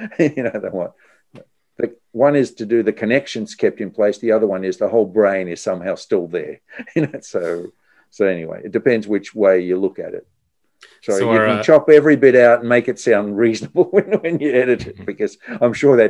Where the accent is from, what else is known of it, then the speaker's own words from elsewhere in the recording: Melbourne, Victoria, Australia; also born or lived in Japan / Thailand / Singapore; now in Sydney, Australia; I live in Sydney. I have lived in Melbourne. I grew up in Melbourne, but I've lived in Sydney most of my adult life when I was in Australia. But don't forget, I left Sydney in 1984 and came back to Australia in 2008.